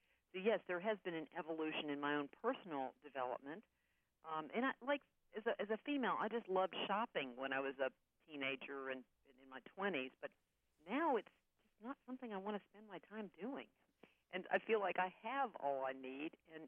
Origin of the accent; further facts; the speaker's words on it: United States; as an American, I'm very much influenced by American values, American popular culture.